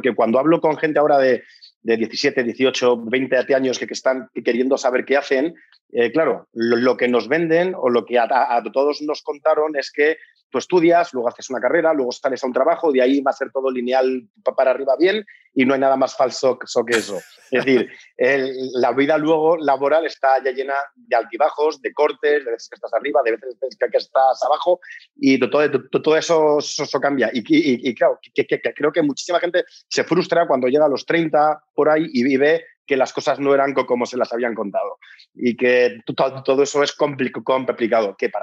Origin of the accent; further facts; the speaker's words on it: Spain; moved away as an adult; now in Mexico; Soy español, pero llevo 10 años emprendiendo en México ya.